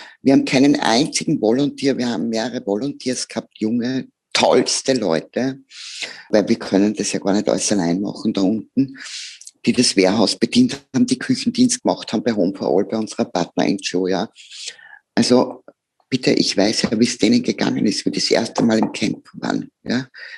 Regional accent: Austria; Wenn ich als Österreicherin mit unserem wunderbaren Leben, das wir in unserem Land haben

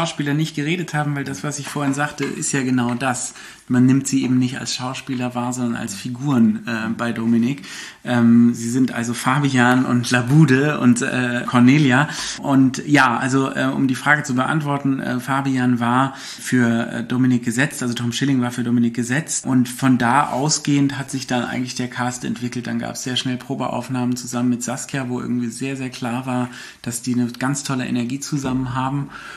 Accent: Berlin, Germany; wir sind ja alle Berliner

